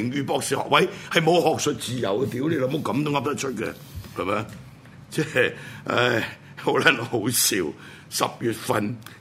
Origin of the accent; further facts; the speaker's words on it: Hong Kong; 我哋香港人唔會還你公道咩？我哋香港人實還你公道嘅